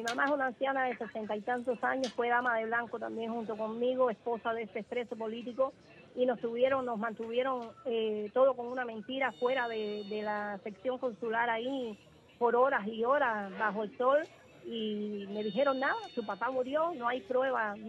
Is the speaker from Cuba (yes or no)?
yes; Cuba; yo no me iría nunca de Cuba